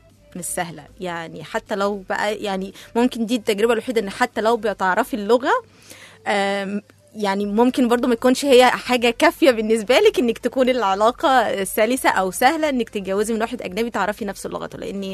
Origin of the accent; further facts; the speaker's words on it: Egypt; بجد احنا كمصريين او بعرف بصوره عامه عندنا كده الليونه, عندنا البشاشه في وسطنا